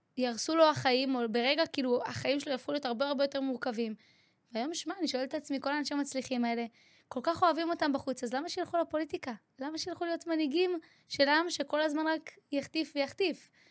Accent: Otniel, Judea and Samaria, Israel; now in Tel Aviv, Israel; אני באה מאותניאל, שזה יישוב דרום הר חברון, יהודה ושומרון, רחוק אגב מאוד מהעולם שאני כביכול חיה בו היום. אתה יודע, אני כזה בתל אביב ובכל האזור הזה

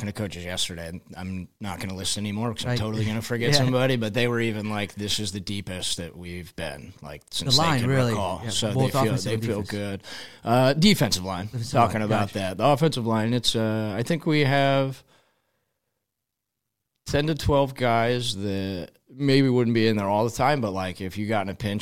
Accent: Bettendorf, Iowa, United States; It's how I was raised in Bettendorf and how we played football.

